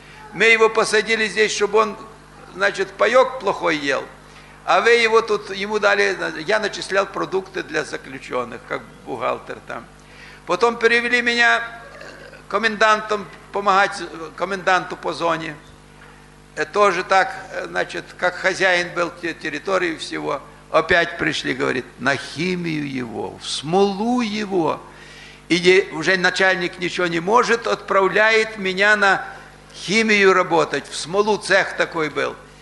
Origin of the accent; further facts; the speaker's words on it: Ukraine; и я украинец